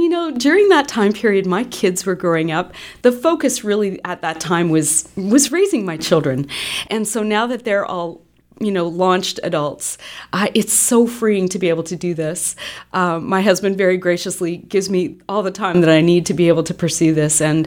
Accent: Stratford, Ontario, Canada; I was born and raised in Stratford

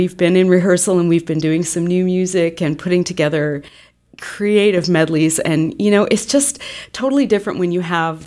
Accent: Stratford, Ontario, Canada; I was born and raised in Stratford

